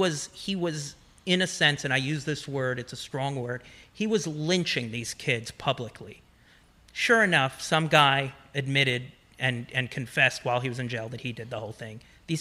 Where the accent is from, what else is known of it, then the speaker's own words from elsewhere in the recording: Manhattan, New York, United States; I grew up in Manhattan, and there was probably the biggest thing of when I was young was the Central Park rape.